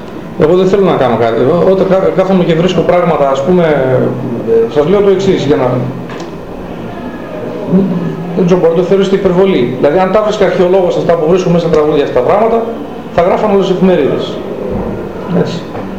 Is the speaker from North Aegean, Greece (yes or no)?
no; Athens, Attica, Greece; moved away as an adult; Όταν ήρθα εγώ από την Αθήνα το 86 εδώ, άκουσα πολλές μουσικές και θρακιώτικες.